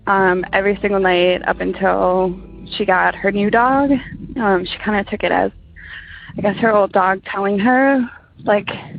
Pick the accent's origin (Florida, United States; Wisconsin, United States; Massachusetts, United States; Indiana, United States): Wisconsin, United States; Hi, guys. … I'm from Wisconsin.